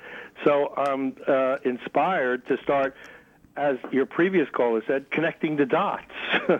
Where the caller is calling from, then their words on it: New Jersey, United States; I'm from Essex County, New Jersey, which the north side of it is only, it's just across from Hudson County, only a few miles from Manhattan.